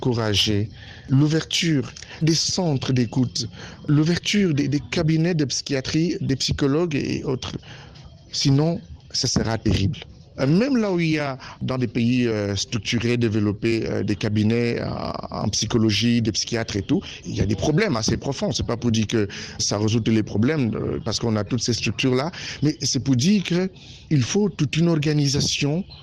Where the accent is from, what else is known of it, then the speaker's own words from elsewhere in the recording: Cameroon; Généralement, en Afrique, en particulier ici chez nous au Cameroun, on ne compte pas de cabinets, de psychologues, de psychiatres.